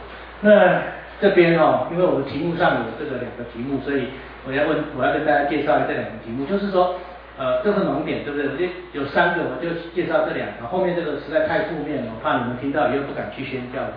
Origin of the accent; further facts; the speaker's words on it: Taiwan; 但是为什么我们台湾人还是可以对这个社会有一些影响力？